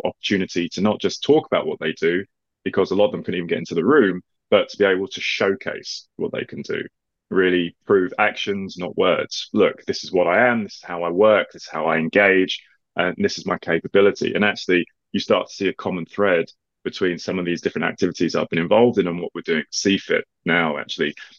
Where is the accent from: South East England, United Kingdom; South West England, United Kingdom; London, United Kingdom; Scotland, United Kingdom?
London, United Kingdom; Lewisham; I grew up in Lewisham. You know, I'm half Nigerian, half English … I'm literally half and half.